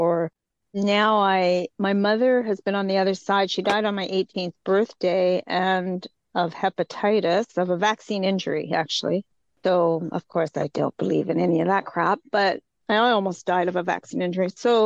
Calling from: Roberts Creek, British Columbia, Canada; I come to you from the Sunshine Coast, Roberts Creek in beautiful British Columbia.

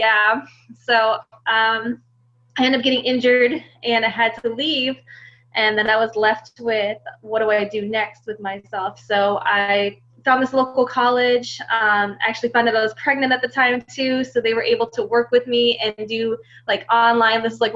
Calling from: Poughkeepsie, New York, United States; I am actually located in the beautiful Hudson Valley, New York. We're about 2 hours north of New York City, specifically in the Poughkeepsie area.

